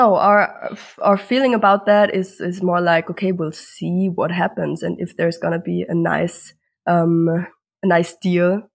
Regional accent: Vienna, Austria; We're from Vienna

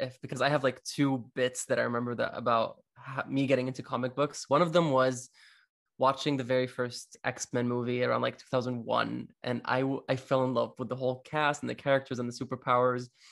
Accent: Damascus, Damascus Governorate, Syria; moved away as an adult; also born or lived in Cyprus / Russia; I'm 23 as well. We're the same age. I am originally from Damascus, which is in Syria. I ended up studying film and television studies in Cyprus before getting a job in Russia, of all places, and now I'm here. I've been here for a couple of years now

